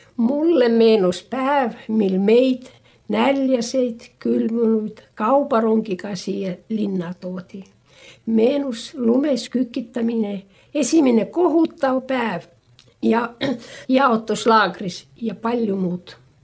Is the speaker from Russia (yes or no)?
yes; Leningrad Oblast, Russia; ma olen Ingeri soomlane ja see tuleb varsti tekstist ja kõnest välja.